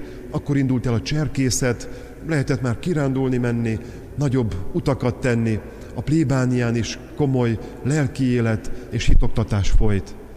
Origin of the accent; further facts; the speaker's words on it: Budapest, Hungary; born there; mi már itt születtünk Óbudán, és itt kezdtük el tanulmányainkat.